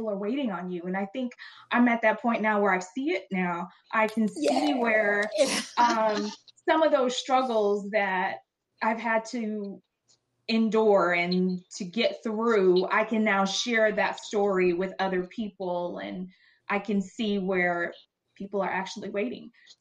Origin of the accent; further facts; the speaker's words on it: Florida, United States; moved away as an adult; now in California, United States; I'm originally from Florida, as KJ shared. We moved out here to California. Well, we actually came out here in 2012 over the summer.